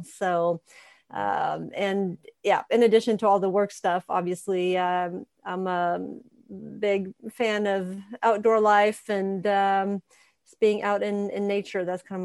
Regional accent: Sweden; English is a second language; moved away as an adult; also born or lived in Montana / Indiana; now in United States; I've lived in the States for 15 years, but I was born and raised in Sweden. Moved over to the U.S. when I was in my 20s, after I met my then boyfriend and then husband. And we lived in Montana for a couple of years

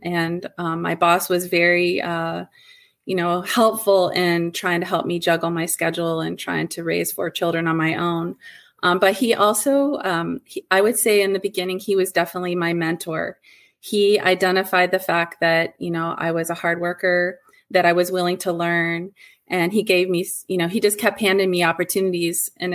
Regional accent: Ohio, United States; now in Michigan, United States; I made a move from my home state, which is Ohio, to Michigan.

